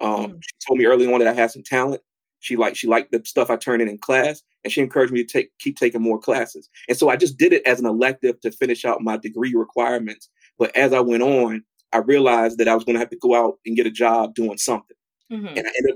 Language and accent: English; Hopewell, United States; Growing up in Hopewell, there weren't working artists.